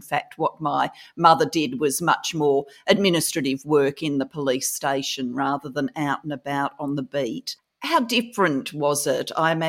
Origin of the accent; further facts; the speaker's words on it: Wales, United Kingdom; born there; we migrated to Wales in 1966. I was born in Wales in 1961